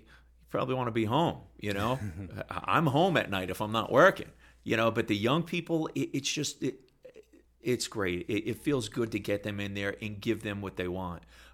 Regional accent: Wells, Maine, United States; 109 starts way down in Wells in my hometown.

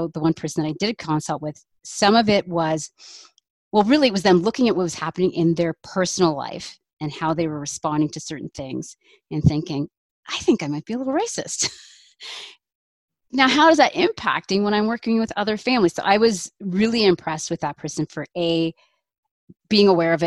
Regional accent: Mumbai, Maharashtra, India; We're from Mumbai. Do you have any contact with people from there? And I'm first generation, da da da.

